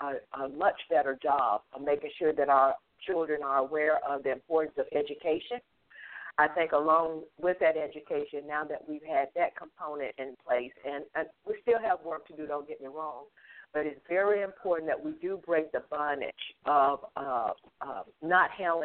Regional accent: Mississippi, United States; You know, I'm from Mississippi, and so many times I've seen over and over where families don't even have insurance to bury their loved ones.

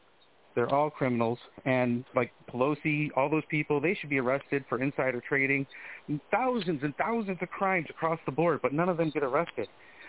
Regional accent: Cleveland, Ohio, United States; And, you know, Cleveland, growing up in Cleveland, I've seen a lot of different sides of everything.

